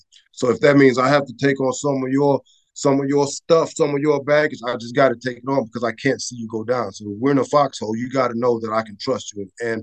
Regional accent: Houston, Texas, United States; I'm originally from Houston, and we grew up extremely poor, right?

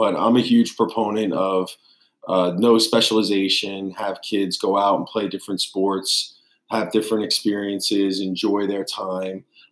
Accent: Millstone, New Jersey, United States; So I grew up in Millstone, which is, sending district to Allentown High School, where I originally coached.

